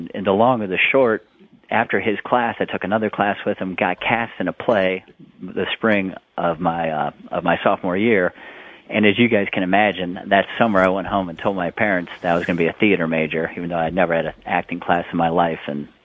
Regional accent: Zanesville, Ohio, United States; I'm from Zanesville, and I grew up with my dad was a president of a junior college in Zanesville.

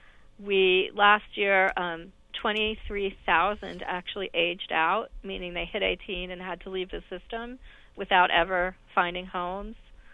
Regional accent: Bellingham, Washington, United States; In Washington, in my hometown of Bellingham

